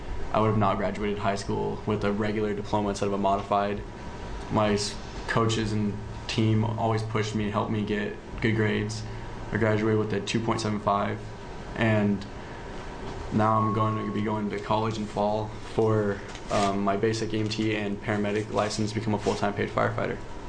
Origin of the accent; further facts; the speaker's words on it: United States; now in Newburgh, United States; I'm from Lincoln County, and I live in Newburgh now.